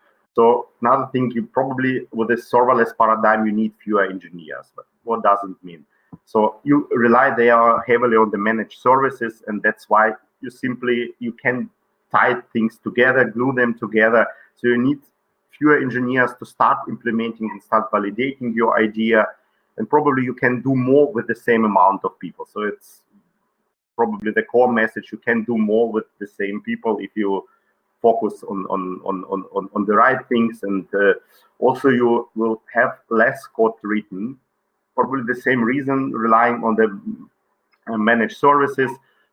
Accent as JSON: {"language": "English", "town": "Bonn", "region": "North Rhine-Westphalia", "country": "Germany", "second_language": "English", "said": "I'm from Bonn"}